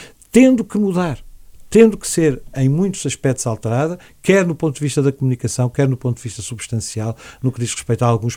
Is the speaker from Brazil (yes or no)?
no; Portugal; Nós temos que ser muito capazes de funcionar enquanto portugueses nas instâncias onde temos.